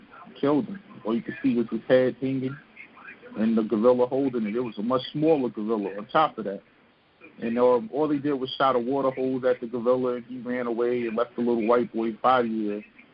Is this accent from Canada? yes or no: no; Newark, New Jersey, United States; You know, same thing happened in Jersey City when I grew up in Newark, and I bet in Chicago.